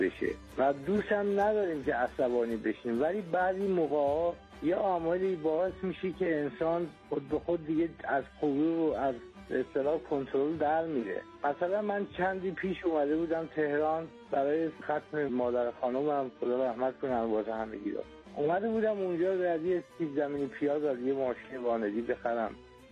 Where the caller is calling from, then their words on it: Sistan and Baluchestan, Iran; از روستای بابافیل شهرستان سیستم.